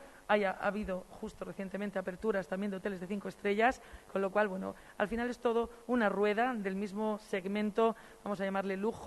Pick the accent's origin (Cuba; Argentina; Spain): Spain; Málaga, Andalusia; soy malagueña y seguidora del Málaga.